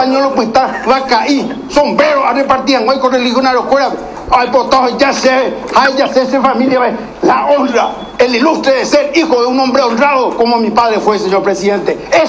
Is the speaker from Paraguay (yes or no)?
yes; Caaguazú, Paraguay; primero soy paraguayo, después soy colorado y también soy caguaseño.